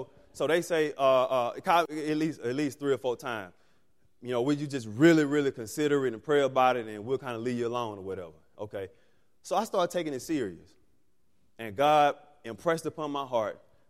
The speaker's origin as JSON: {"language": "English", "town": "Mobile", "region": "Alabama", "country": "United States", "said": "When I get there, I'm from Mobile, Alabama."}